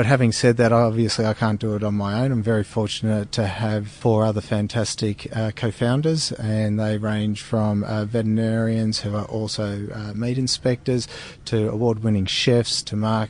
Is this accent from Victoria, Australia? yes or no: yes; Victoria, Australia; and I'm from Southern Victoria.